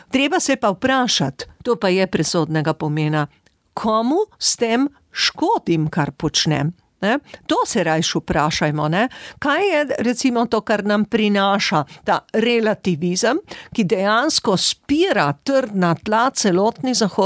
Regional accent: Littoral, Slovenia; jaz vendar prihajam z Primorske, ker vemo, kaj pomeni slovensko govoriti in imeti svojo državo

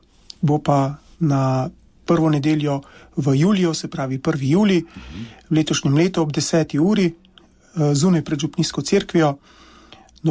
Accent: Gradac, Southeast Slovenia, Slovenia; prihajam iz Bele krajine, torej moja mladost je potekala po, če se nekoliko izrazim, po belokranjskih travnikih in stelnikih

